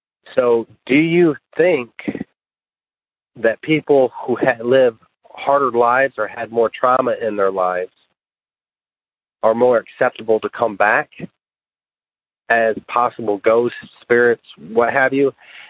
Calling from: Tennessee, United States; Hello, I'm calling you from West Tennessee. I work at a car dealership. I'm 40 years old.

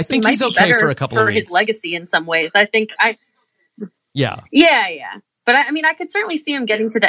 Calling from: Ohio, United States; From Ohio.

